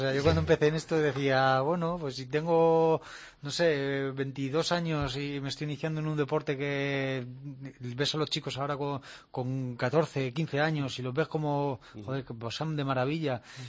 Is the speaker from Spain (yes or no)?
yes; Spain; yo soy español, tal, digo, vengo de España